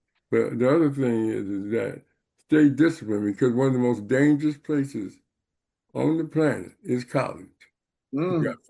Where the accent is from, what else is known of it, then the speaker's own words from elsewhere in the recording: Compton, California, United States; I grew up in Watson, Compton.